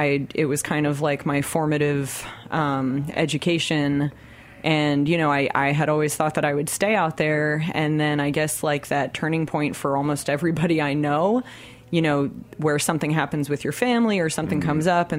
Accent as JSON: {"language": "English", "town": "Leonia", "region": "New Jersey", "country": "United States", "tie": "born or raised there", "said": "Yeah, I mean, I grew up in Leonia, New Jersey."}